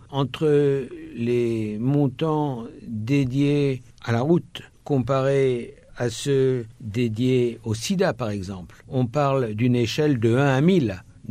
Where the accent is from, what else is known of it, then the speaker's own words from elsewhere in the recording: France; Vous prenez l'exemple de la France, je suis français.